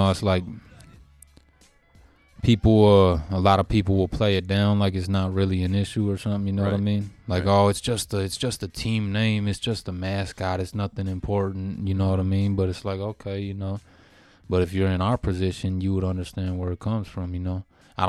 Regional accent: Minneapolis, Minnesota, United States; I'm South Minneapolis.

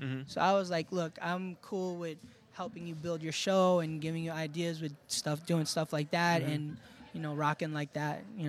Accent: Queens, New York, United States; But I'm from Queens, so I'm

